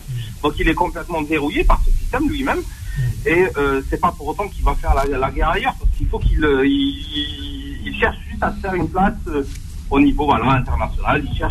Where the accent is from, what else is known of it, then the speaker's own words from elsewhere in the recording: Algeria; moved away as an adult; Moi je suis algérien, donc j'ai vécu jusqu'à l'âge de 20 ans en Algérie